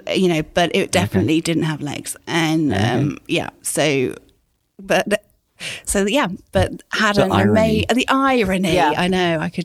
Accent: South West England, United Kingdom; So I grew up in Devon.

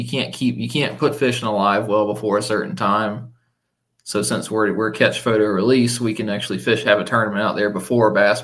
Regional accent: South Carolina, United States; I grew up like on Lake Murray, well, near Lake Murray. Okay. That's probably the closest lake to where I grew up.

